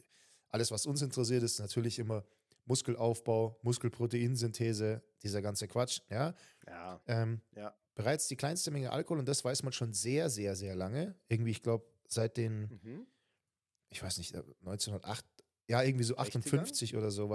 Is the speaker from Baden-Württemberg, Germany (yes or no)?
no; Munich, Bavaria, Germany; Einmal zum Oktoberfest als Münchner, das geht nicht anders